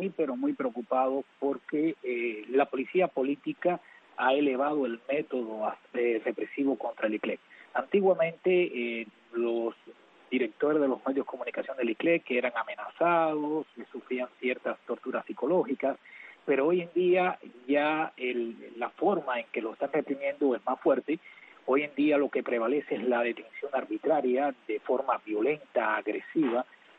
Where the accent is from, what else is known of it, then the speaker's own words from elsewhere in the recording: Cuba; Muy buenas tardes, mi amiga, y buenas tardes también a mi pueblo cubano.